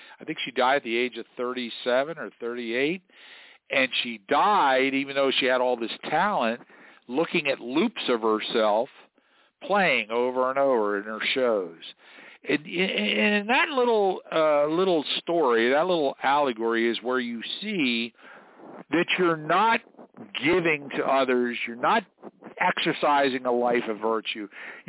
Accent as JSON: {"language": "English", "town": "New York City", "region": "New York", "country": "United States", "lives_now": "Steubenville, United States", "said": "I come from New York City to Steubenville, Ohio, to Franciscan University"}